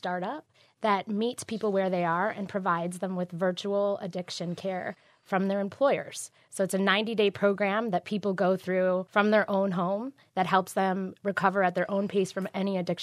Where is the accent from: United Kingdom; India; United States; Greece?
United States; Detroit, Michigan; I was born in Detroit, and I grew up here.